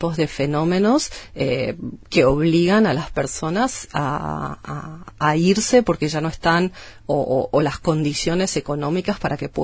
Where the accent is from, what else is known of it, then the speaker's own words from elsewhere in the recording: Argentina; Yo soy de Argentina, estoy basada en la oficina ahí.